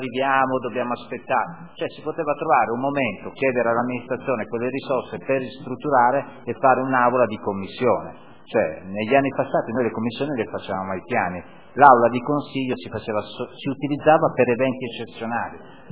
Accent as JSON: {"language": "Italian", "town": "Naples", "region": "Campania", "country": "Italy", "said": "sono napoletano, melodrammatici"}